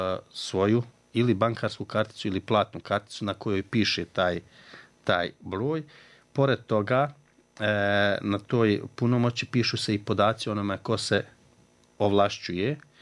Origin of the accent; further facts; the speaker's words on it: Bijeljina, Republika Srpska, Bosnia & Herzegovina; pošto ja dolazim iz Bijeljine, ista situacija je u Bijeljini.